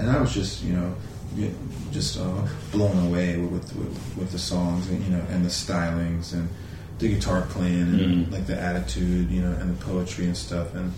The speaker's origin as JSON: {"language": "English", "region": "North Carolina", "country": "United States", "moved": "yes", "lives_now": "Los Angeles, United States", "said": "I'm a musician slash producer that is based in Los Angeles. But I'm from North Carolina, but have been in California for quite some time."}